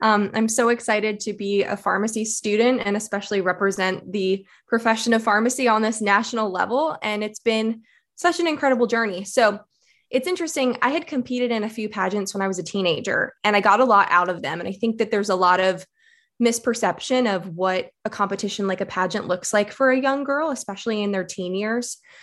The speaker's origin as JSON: {"language": "English", "town": "Philadelphia", "region": "Pennsylvania", "country": "United States", "said": "I'm from Philadelphia area originally."}